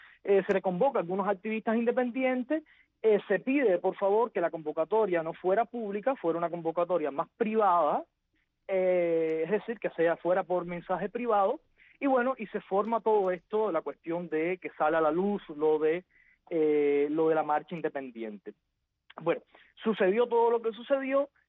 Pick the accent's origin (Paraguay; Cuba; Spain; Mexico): Cuba; Villa Clara; es de mi tierra, Villaclareño.